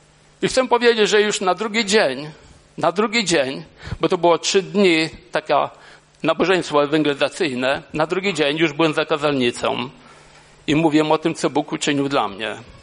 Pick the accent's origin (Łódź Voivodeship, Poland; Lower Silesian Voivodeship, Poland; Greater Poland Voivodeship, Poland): Lower Silesian Voivodeship, Poland; Legnica; bo jestem z Legnicy, w Legnicy w szpitalu mnie już nie było